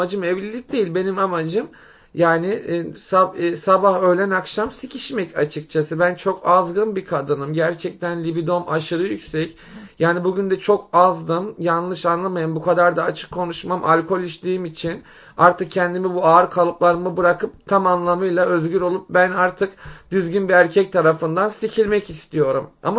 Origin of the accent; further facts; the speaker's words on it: Boğazlıyan, Yozgat, Turkey; Yozgat Boğazlıyan.